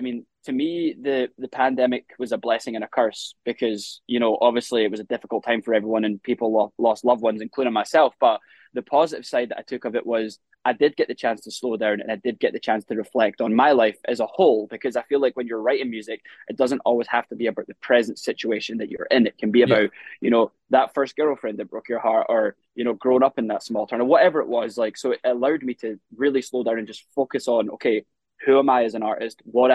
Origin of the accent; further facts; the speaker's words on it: South Queensferry, Scotland, United Kingdom; I grew up in South Queens Ferry, and you know what a great little town to grow up in though, for sure.